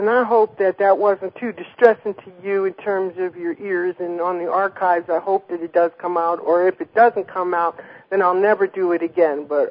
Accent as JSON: {"language": "English", "country": "United States", "said": "it was just so embarrassing as an American to have to answer a question like this"}